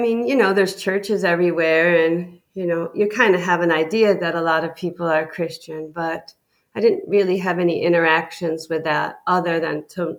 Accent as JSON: {"language": "English", "region": "Michigan", "country": "United States", "tie": "born or raised there", "said": "So I grew up in Michigan, in Lower Michigan, the Lower Peninsula, the mitten part, as they say. So, and I lived on my grandfather's farm for a good bit of the time. We lived in a rural area."}